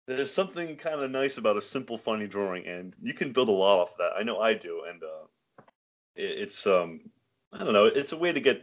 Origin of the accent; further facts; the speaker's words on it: Matunuck, Rhode Island, United States; Yeah, Matunuck, Rhode Island.